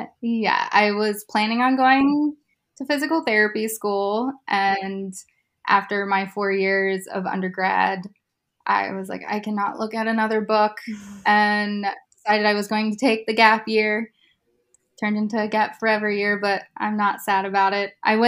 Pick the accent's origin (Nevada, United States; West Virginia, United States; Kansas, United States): West Virginia, United States; Fairview; I'm actually from Fairview, West Virginia. Okay. So in Marion County.